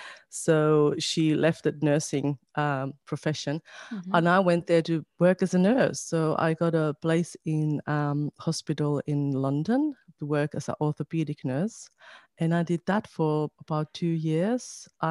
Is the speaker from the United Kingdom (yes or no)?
no; Finland; moved away as an adult; now in Australia; So I'm originally from Finland, although I'm recording this from the New South Wales South Coast in Australia.